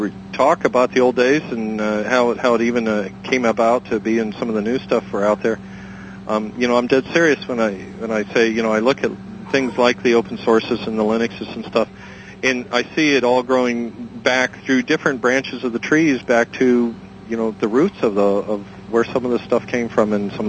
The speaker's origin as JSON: {"language": "English", "region": "New Jersey", "country": "United States", "said": "And it's like, oh crap, I'm from Jersey."}